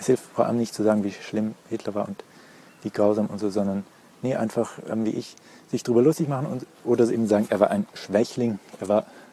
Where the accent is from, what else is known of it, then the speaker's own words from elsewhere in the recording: Germany; wenn man da als Deutscher herkommt, dann kommt man auch als Faschist dahin. Und ja, also von dem her, es ist so logisch, das zu affirmieren, wie ich sagte, alle Deutschen sind Nazis, wir haben sie sind Nazis.